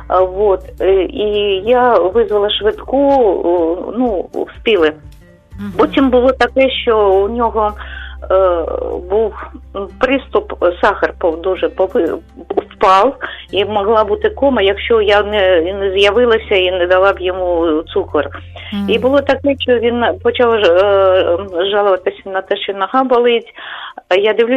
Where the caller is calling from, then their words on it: Kharkiv, Kharkiv Oblast, Ukraine; я з Харкова.